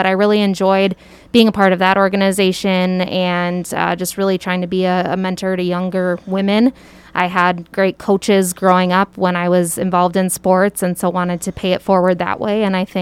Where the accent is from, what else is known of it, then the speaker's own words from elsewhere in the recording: Mankato, Minnesota, United States; So I was born and raised in Mankato, Minnesota